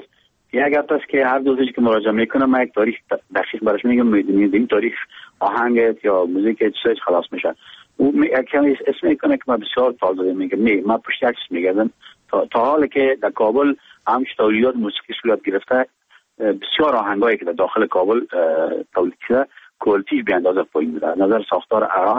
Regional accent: Afghanistan; به عنوان یک افغانی

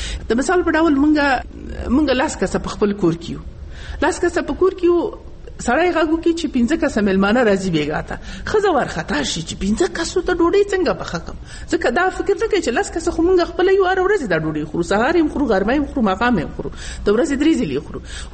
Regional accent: Nangarhar, Afghanistan; زه چون د ننګرهار یم

